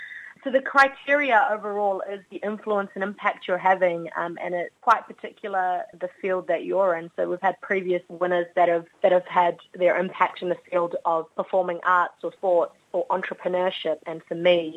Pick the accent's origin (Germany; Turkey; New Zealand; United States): New Zealand; It was difficult for me growing up in New Zealand, but still maintaining very strong connection with my Kurdish culture